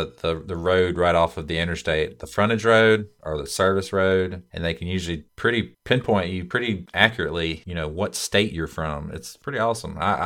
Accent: the South, United States; I say soda, actually, and I'm from the South, so what can you do?

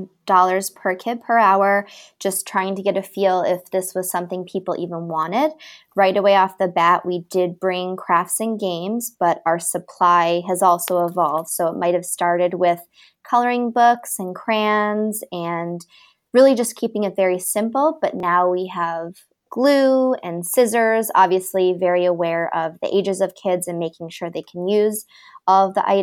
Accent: Michigan, United States; So I grew up in Michigan. So it was kind of just an easy place to start it.

